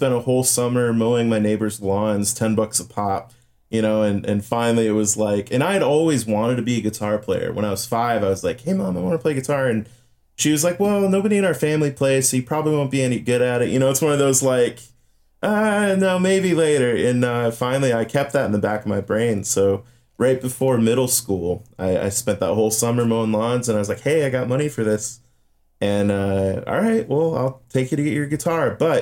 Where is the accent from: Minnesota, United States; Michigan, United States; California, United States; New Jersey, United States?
Michigan, United States; Flint; The guys, this is, look, I'm from Flint, Michigan.